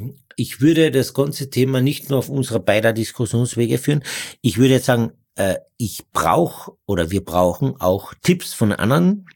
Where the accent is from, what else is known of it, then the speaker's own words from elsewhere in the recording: Austria; bei uns in Österreich